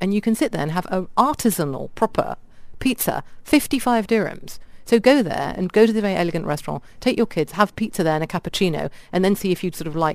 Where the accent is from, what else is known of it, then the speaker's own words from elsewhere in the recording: India; I mean, I'm Indian. Probably people can't hear that from my voice.